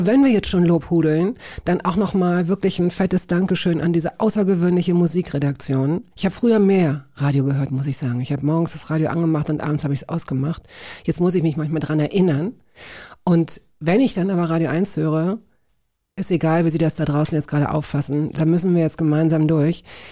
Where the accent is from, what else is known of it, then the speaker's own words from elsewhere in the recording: Hanover, Lower Saxony, Germany; Weil ich komme aus Hannover und dort gab es FFN.